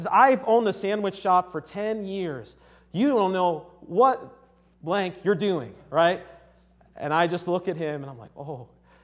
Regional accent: Connecticut, United States; And I'm from Connecticut originally, so I was working at a Subway.

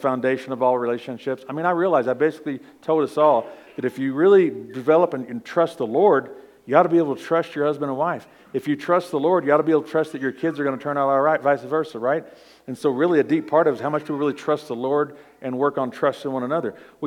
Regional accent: the South, United States; Because I come from the South, right?

